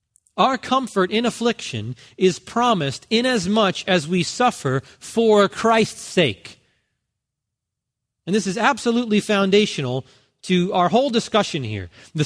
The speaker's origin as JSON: {"language": "English", "region": "New Jersey", "country": "United States", "tie": "born or raised there", "said": "I grew up in New Jersey, where it is not sunny every day like it is in Southern California."}